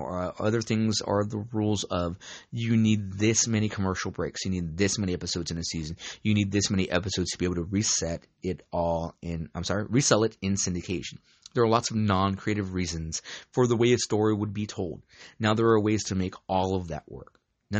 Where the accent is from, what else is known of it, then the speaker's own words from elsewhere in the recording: Santa Ana, California, United States; I'm from Orange County, guys. Born and raised in Santa Ana, and I'm an Orange County fucking boy.